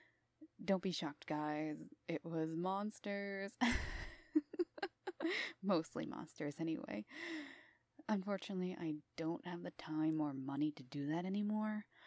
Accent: East Coast, United States; I'm from the United States. East Coast, to be vaguely specific. Do I sound like I'm from anywhere else?

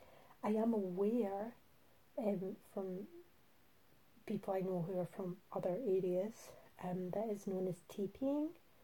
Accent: Scotland, United Kingdom; I'm from Scotland in general. More specifically, I live currently in a lovely big city called Glasgow. But I'm more from the west of Scotland. But I've had, I've dabbled in other areas of Scotland for varying lengths of time.

